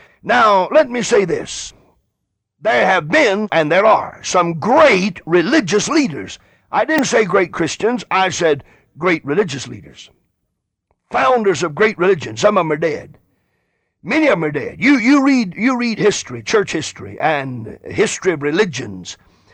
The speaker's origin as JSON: {"language": "English", "town": "Greenville", "region": "South Carolina", "country": "United States", "tie": "born or raised there", "said": "Here in my hometown in Greenville, South Carolina, there have been several articles with pictures"}